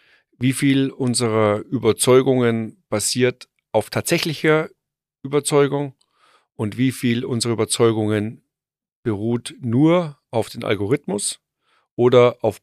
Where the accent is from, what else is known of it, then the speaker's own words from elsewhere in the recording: Bavaria, Germany; ich bin ja Bayer.